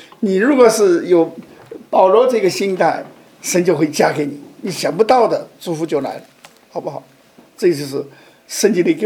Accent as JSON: {"language": "Chinese", "region": "Sichuan", "country": "China", "said": "因为我是四川人，那个天津的四川同乡会又给了一份奖学金给我"}